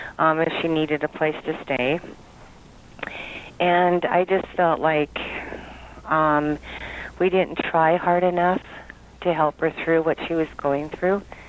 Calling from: Billings, Montana, United States; from Billings, Montana.

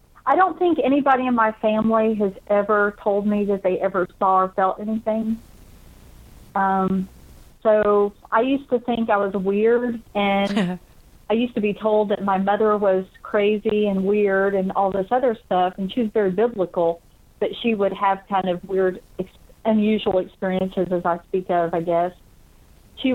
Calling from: Georgia, United States; from Georgia.

